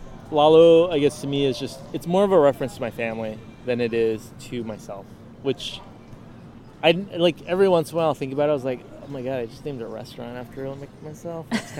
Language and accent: English; San Diego, California, United States; It's specifically like Logan Heights, San Diego, where my family, like the core of who I am, I feel like is based off of that.